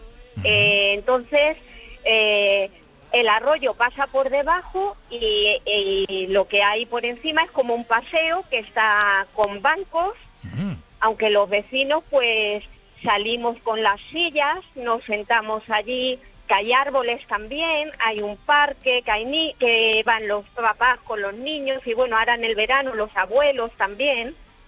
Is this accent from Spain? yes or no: yes; San Martín, Castilla-La Mancha, Spain; Pues en mi pueblo dicen salir a tomar el fresco.